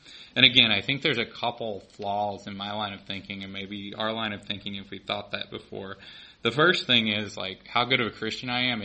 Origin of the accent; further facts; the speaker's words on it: the South, United States; accent: southern; And that's not them talking about my southern accent up here, right?